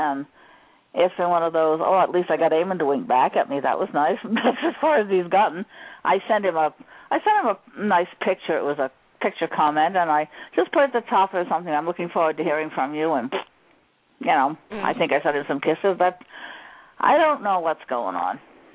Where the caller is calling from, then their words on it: Maine, United States; in Maine.